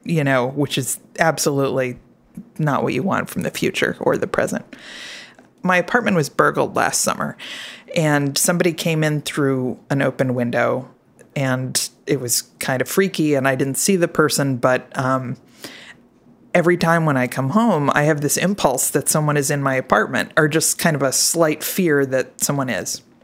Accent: Connecticut, United States; And there was one that was news from my home state of Connecticut.

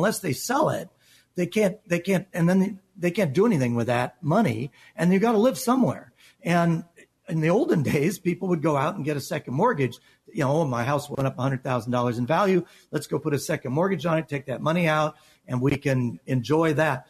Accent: Los Angeles, California, United States; born there; moved away; we are both expats from California, and I was born there in Los Angeles.

